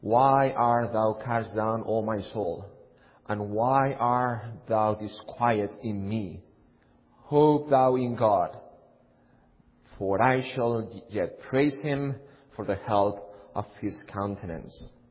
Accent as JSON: {"language": "English", "country": "Spain", "said": "that I am from Spain, because you will not tell by my accent that I am from another country."}